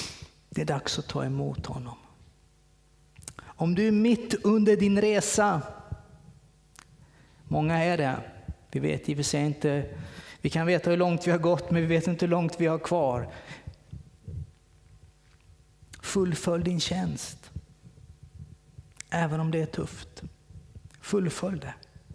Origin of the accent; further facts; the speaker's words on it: Kalmar, Kalmar County, Sweden; När jag växte upp i Kalmar så hade man kyrkan på tredje våningen.